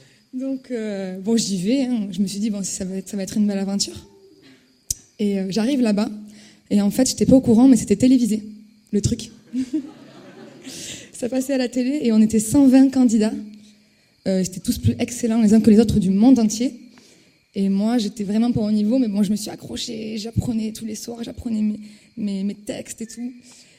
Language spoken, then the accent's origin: French; Toulouse, Occitanie, France; à ce moment-là, j'ai 22 ans et j'ai décidé d'apprendre le chinois. Donc je suis toulousaine, j'étais à la fac de Toulouse et j'apprenais le chinois déjà depuis 3 ans.